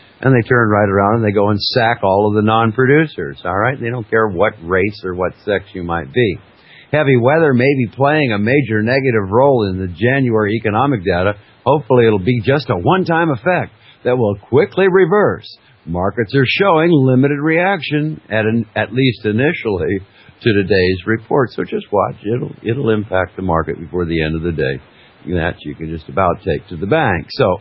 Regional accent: Alaska, United States; You know, that's twice as big as the town I grew up in Alaska.

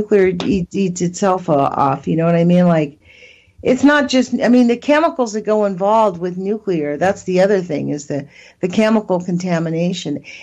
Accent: United States; I used to say, I'm not an activist. I'm an American.

